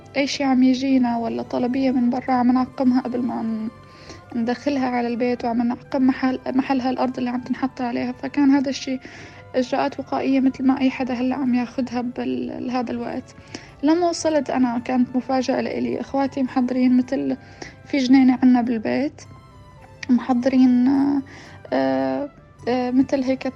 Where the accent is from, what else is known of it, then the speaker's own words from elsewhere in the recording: Syria; في ظروف مثل ظروف حرب، أنا من سوريا